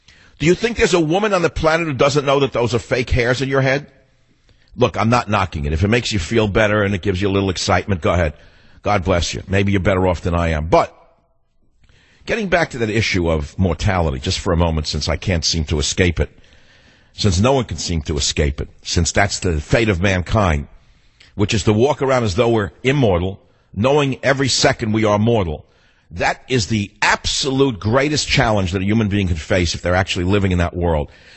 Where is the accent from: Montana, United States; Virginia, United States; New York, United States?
New York, United States; Manhattan; born there; I know I was born in Manhattan.